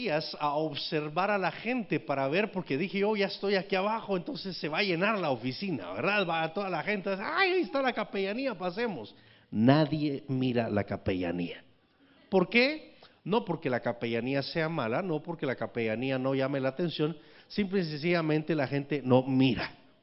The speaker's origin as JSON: {"language": "Spanish", "country": "Guatemala", "said": "Porque somos chapines, ¿verdad?"}